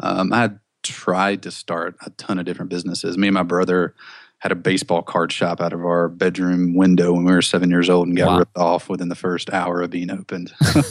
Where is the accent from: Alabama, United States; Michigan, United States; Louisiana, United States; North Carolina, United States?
Alabama, United States; Mobile; accent: Southern; So I was working in the lumber industry, actually, down in Mobile, Alabama, where I'm from. I'm sure you can't tell from my accent that I was from the South at all.